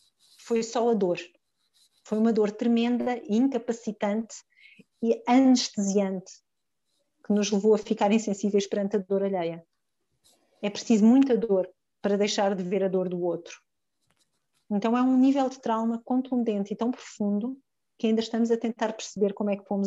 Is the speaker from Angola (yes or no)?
no; Portugal; E é claro que abrir esta conversa enquanto portuguesas é muito importante